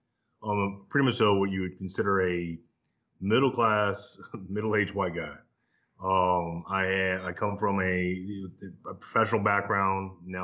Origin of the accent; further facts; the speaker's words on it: Ocala, Florida, United States; Now, I was raised in Ocala, Florida, but I was raised by an Irish immigrant family, came over in 1940.